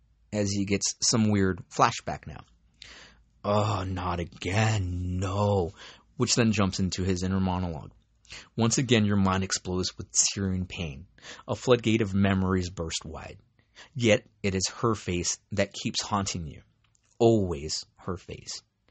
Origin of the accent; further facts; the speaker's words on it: California, United States; I'm from Orange County, so feel free to hit me up, shoot the shit